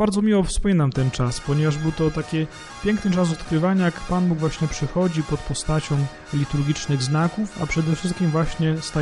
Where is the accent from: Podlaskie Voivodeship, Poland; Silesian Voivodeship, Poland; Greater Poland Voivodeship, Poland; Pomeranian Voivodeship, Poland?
Greater Poland Voivodeship, Poland; Ostrów Wielkopolski; pochodzimy z jednej parafii, z parafii pod wezwaniem Matki Bożej Częstochowskiej w Ostrowie Wielkopolskim.